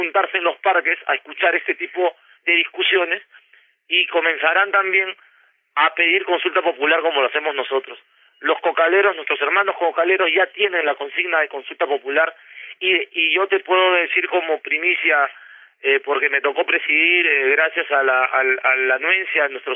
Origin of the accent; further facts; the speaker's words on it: Peru; me siento muchísimo más peruano después de haber estado con los compañeros cocaleros.